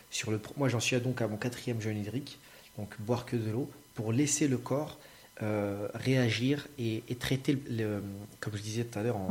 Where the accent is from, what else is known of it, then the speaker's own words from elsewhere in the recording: Paris, Île-de-France, France; C'est vu que moi, je suis parisien, que je suis né à Paris, j'y suis depuis toute ma vie.